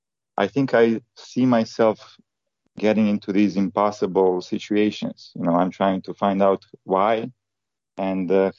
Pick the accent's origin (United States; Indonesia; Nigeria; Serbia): Serbia; also born or lived in Bosnia and Herzegovina; I was born in Yugoslavia, you know, right before the war, and then in Bosnia, right? So my parents were Serbs, so we had to move to Serbia